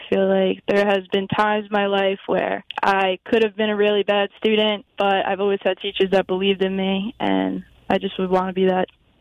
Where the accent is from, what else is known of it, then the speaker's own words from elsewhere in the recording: New York, United States; I'm from Mayapack, New York.